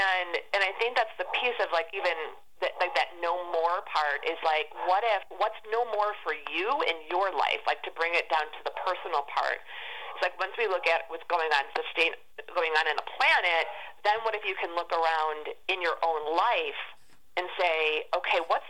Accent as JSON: {"language": "English", "town": "Chicago", "region": "Illinois", "country": "United States", "tie": "born or raised there", "said": "I grew up in Chicago in the Midwest, and there was no woo to the woo-woo going when I was growing up."}